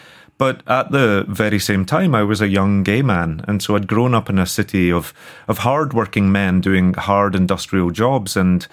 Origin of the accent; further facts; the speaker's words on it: Glasgow, Scotland, United Kingdom; I grew up in Glasgow. I was the son of a single mother